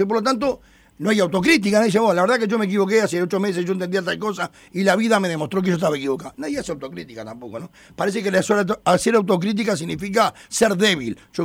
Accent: Montevideo, Uruguay; no somos los montevideanos de la década del 90, somos montevideanos con los vicios

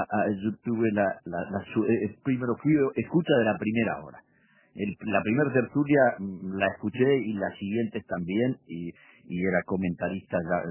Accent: Uruguay; como ciudadano uruguayo, me quedé absolutamente regocijado

